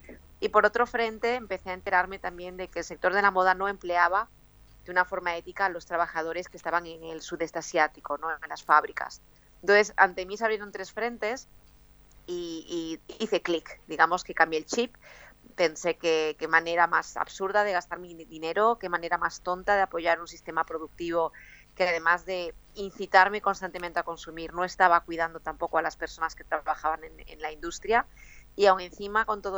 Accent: Galicia, Spain; Yo soy gallega del noroeste español.

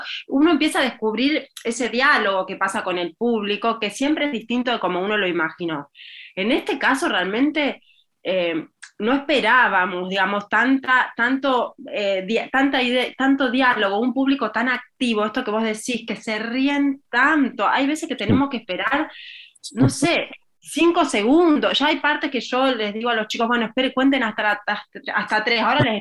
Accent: Rosario, Santa Fe, Argentina; somos de Rosario, pero hemos ido mucho a Esquina, esta ciudad de Corrientes que es hermosa porque nuestro papá realmente vivió ahí, hemos pasado todos nuestros veranos, entonces de alguna manera también nos sentimos un poco parte de Esquina y de Corrientes.

